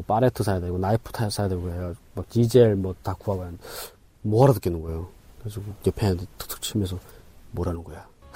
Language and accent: Korean; North Korea; 저를 또 보더니 북한에서 왔냐고 해가지고 예 하니까